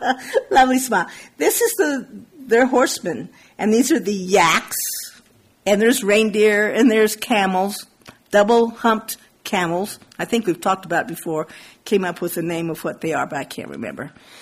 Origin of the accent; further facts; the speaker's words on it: Colorado, United States; I know cold weather. I grew up in Colorado.